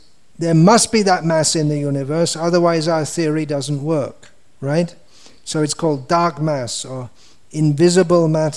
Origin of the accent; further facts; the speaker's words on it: England, United Kingdom; I am an Englishman, I am almost 64 years old